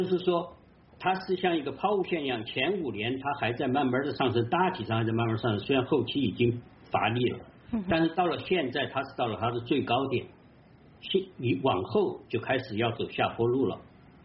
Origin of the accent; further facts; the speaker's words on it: China; 我们中国人或者说我们的后代